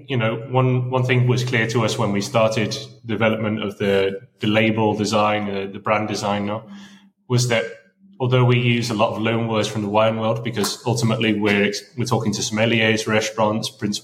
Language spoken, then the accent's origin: English; United Kingdom; now in Spain; I'm not Basque, I'm clearly British